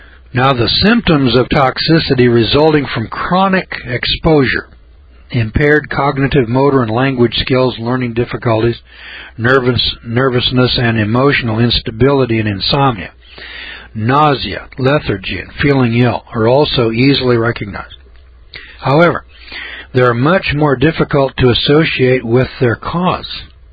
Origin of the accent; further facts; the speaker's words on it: Eureka, California, United States; I said, "No, I'm from Eureka, California."